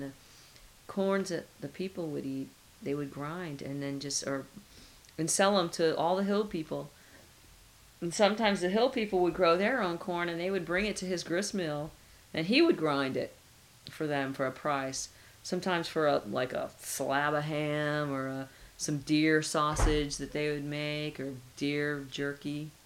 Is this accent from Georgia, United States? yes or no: yes; Stone Mountain, Georgia, United States; Even here in Atlanta, we had, growing up in Stone Mountain, we had milk delivery.